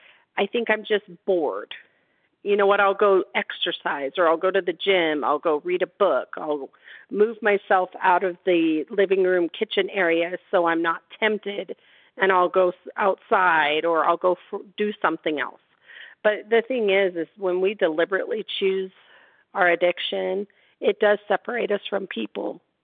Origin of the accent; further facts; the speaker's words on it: Nevada, United States; I'm from Nevada.